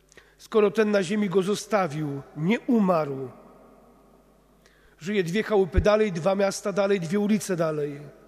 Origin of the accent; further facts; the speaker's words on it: Międzyrzec Podlaski, Lublin Voivodeship, Poland; U nas na Podlasiu, w Międzrzecu, mówiło się kiedyś: nie małpuj, znaczy nie przedrzeźniaj.